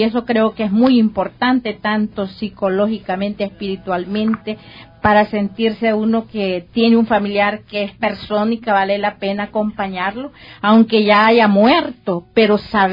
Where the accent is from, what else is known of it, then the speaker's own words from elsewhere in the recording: Chalatenango, El Salvador; now in Nicaragua; Yo soy salvadoreña, soy del departamento de Chalatenango, un departamento que fue muy masacrado en los años 80-90.